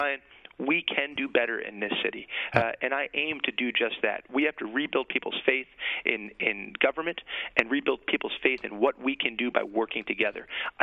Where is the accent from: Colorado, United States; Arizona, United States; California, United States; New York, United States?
New York, United States; Queens; Well, as you know, I grew up in Queens. I worked my way through college working nights as a janitor.